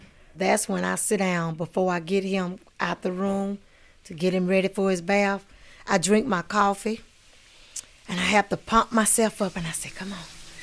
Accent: Arkansas, United States; I know where I come from Arkansas, and we didn't have a lot.

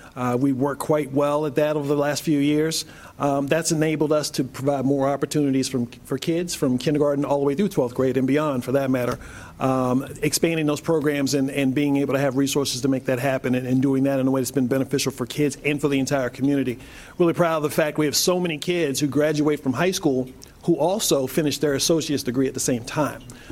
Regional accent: Colonial Beach, Virginia, United States; moved away as an adult; also born or lived in Cleveland; now in Reynoldsburg, United States; I'm originally from Colonial Beach, Virginia. That's where I grew up

